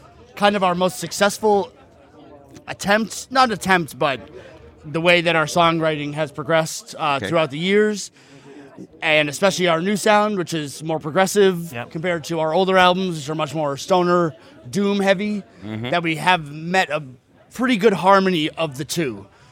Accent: United States; So me being American, we don't really have many festivals in the States like you do in Europe here.

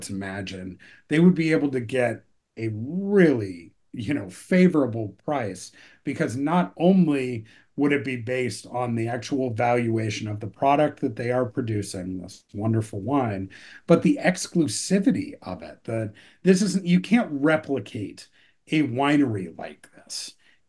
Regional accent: California, United States; So I grew up in Silicon Valley, and sort of the culture of, growing up there was that the kids, were largely encouraged to change the world.

